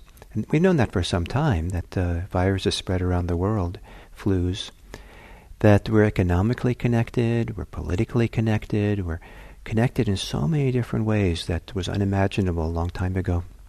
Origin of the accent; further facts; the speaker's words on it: Norway; And I grew up in, I'm from Norway, and there they had many, many different dialects of Norwegian.